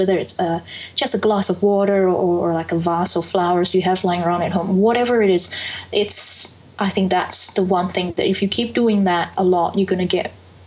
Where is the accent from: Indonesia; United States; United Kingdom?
Indonesia; Because I grew up in Indonesia, it's a very difficult country to survive. And as an Indonesian